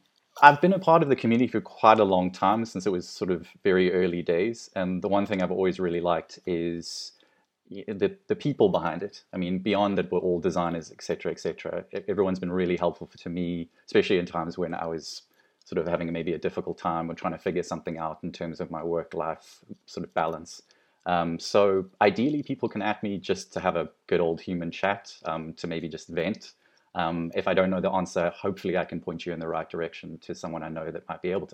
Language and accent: English; South Africa; now in London, United Kingdom; Originally from sunny South Africa, and I've been living and working in London for now 10 years.